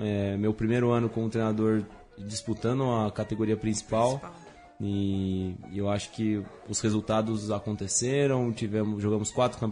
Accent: Pindamonhangaba, São Paulo, Brazil; Eu sou do interior de São Paulo, sou de Pindamonhangaba.

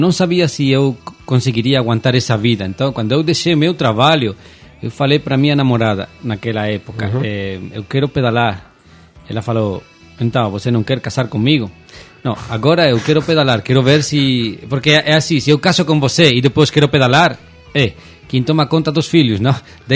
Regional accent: Spain; Portuguese is a second language; eu sou espanhol, estou viajando o mundo de bicicleta.

